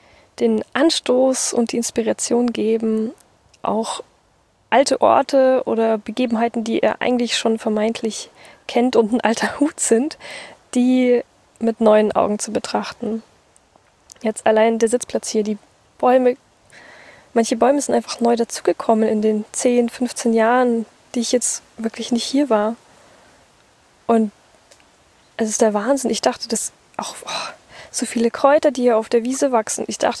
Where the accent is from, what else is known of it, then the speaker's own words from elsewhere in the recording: Bavaria, Germany; da bei München, wo ich herkomme